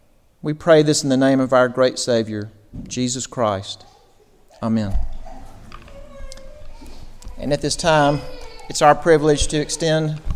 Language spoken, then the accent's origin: English; Mississippi, United States; I'm from Mississippi, so worse things may happen before this is over with.